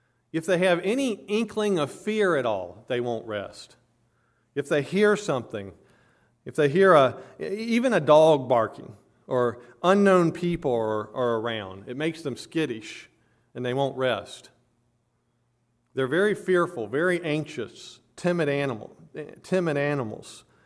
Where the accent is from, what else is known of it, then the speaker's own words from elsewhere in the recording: Virginia, United States; there was some pasture land behind the house I grew up in Virginia